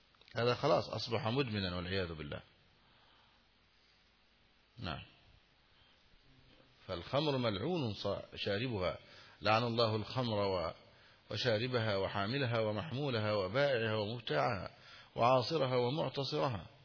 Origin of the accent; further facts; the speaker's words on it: Egypt; أما البيرة التي عندنا في مصر فإنها فيها كحول وتسكر